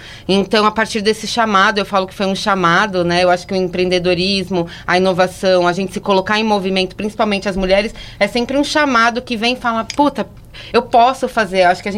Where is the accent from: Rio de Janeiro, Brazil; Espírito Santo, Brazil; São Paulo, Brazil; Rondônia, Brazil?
São Paulo, Brazil; eu sou nascida e criada, né, no Capão Redondo